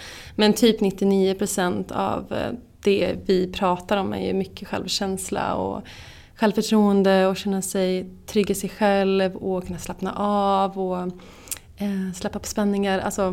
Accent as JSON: {"language": "Swedish", "town": "Skara", "region": "Västra Götaland County", "country": "Sweden", "lives_now": "Stockholm, Sweden", "said": "jag är från Skara, bor i Stockholm sedan 10 år tillbaka, bor väldigt mycket utomlands också."}